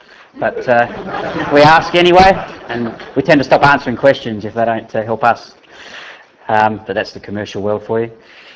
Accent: Adelaide, South Australia, Australia; I'm from Adelaide, South Australia.

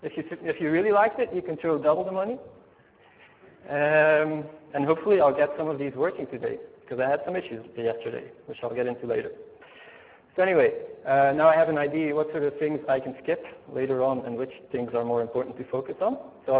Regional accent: Belgium; English is a second language; now in Spain; I'm from Belgium. I work in Spain for Fluendo.

